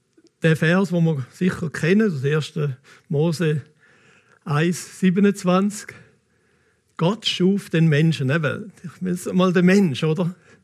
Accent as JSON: {"language": "German", "country": "Switzerland", "said": "Ich bin Schweizer, ich bin Pastor"}